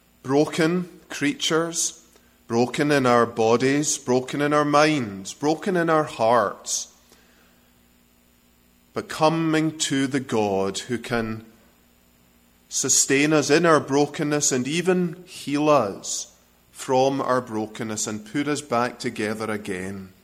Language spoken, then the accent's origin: English; Texas, United States; also born or lived in Scotland; Well, as you can tell, I'm from Texas, and from Scotland.